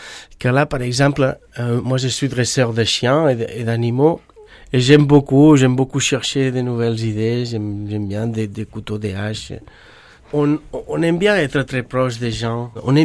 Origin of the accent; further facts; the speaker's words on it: Barcelona, Catalonia, Spain; Chez nous, dans la Méditerranée, en Espagne, à Barcelone, il y a une grande tradition des arts de la rue, des fêtes populaires